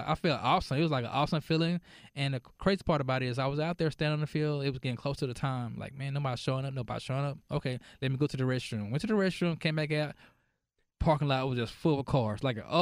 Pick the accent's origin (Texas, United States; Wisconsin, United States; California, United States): Texas, United States; Dallas; now in Mesquite, United States; I'm from Dallas. I asked myself the same question, why Mesquite? Me and my wife moved to Mesquite when I was in 2012.